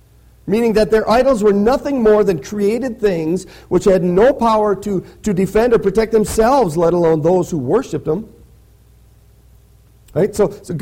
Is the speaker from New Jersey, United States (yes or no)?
no; Kenmare, North Dakota, United States; land that was owned by a wealthy man from my hometown, Kenmare, North Dakota.